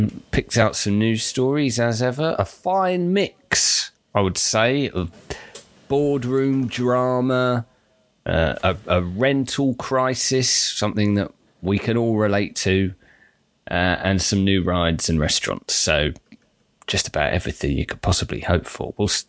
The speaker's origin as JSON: {"language": "English", "country": "United Kingdom", "said": "This is not what I signed up for as a British person."}